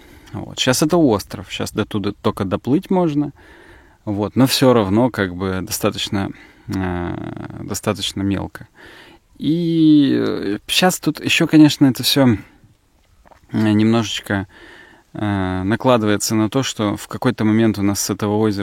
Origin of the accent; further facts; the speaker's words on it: Ural, Russia; так я же с Урала